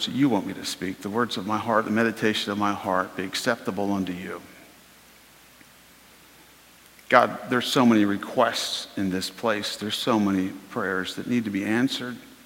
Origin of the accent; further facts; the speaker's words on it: Virginia Beach, Virginia, United States; She grew up in the Kempsville part of town, and I grew up in the Bayside part of town. She went to Norfolk Christian Academy, and I went to Bayside High School